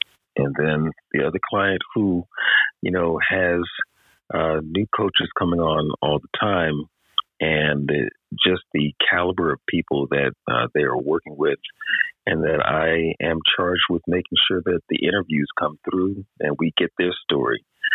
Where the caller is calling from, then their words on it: Lakewood, Washington, United States; I am tapping in from Lakewood, Washington.